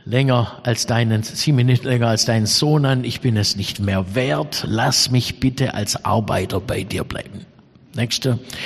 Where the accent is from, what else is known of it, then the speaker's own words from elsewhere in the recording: Baden-Württemberg, Germany; Ja, das ist doch unsere Auffassung oft als Schwabe.